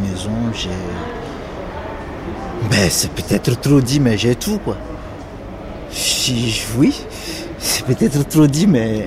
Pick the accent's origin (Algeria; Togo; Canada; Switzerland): Togo; Lomé, Maritime; also born or lived in Dapaong; now in Paris, France; Oui, au Togo, je suis né à Lomé, j'ai fait mes études à Dapan. Je suis revenu à Lomé, m'installer, faire mon commerce. Et c'est de Lomé que je suis ici.